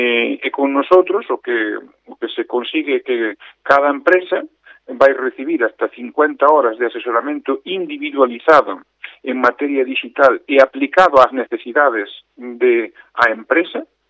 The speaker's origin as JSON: {"language": "Galician", "region": "Galicia", "country": "Spain", "lives_now": "Lugo, Spain", "said": "Eu estou desde moitos anos xa afincado aquí na cidade de Lugo e proveño da Mariña de Lugo, non? Meus pais son da Mariña de Lugo, de dous povos maravillosos, un Foz e outro Cervo."}